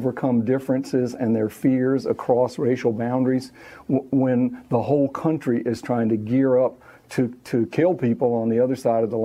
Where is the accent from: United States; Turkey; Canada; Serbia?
United States; Atlanta, Georgia; I'm from Atlanta, and I knew the mayor